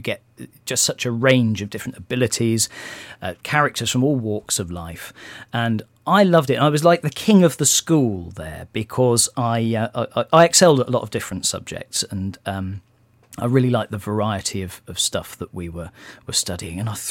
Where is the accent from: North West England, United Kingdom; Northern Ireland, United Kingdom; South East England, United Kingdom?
South East England, United Kingdom; Twyford; And we grew up just outside Reading in a place called Twyford.